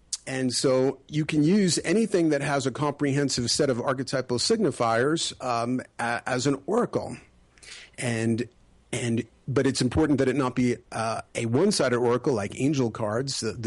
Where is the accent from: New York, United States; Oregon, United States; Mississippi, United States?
New York, United States; New York City; What happened was, I grew up in New York City, and my parents were always taking us to art museums